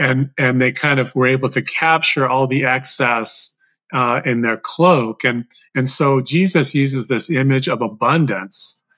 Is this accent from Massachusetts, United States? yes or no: yes; Massachusetts, United States; now in Canada; I grew up in Massachusetts and moved up to Ontario in 1984.